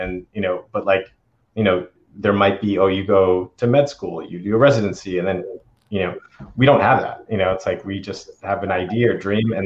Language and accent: English; Maine, United States; I grew up in Maine, which is, you know, a very, you know, it's the whitest state in the country.